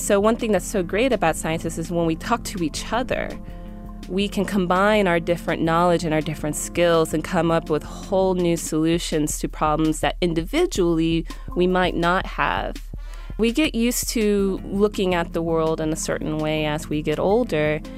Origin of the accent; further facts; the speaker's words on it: Texas, United States; I grew up in Texas.